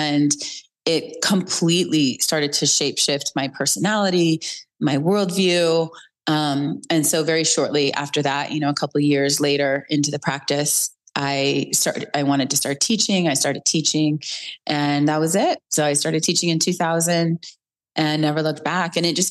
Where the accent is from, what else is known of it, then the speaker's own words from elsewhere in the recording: Illinois, United States; moved away as an adult; now in Los Angeles, United States; I grew up in Illinois, and then I moved out to Los Angeles.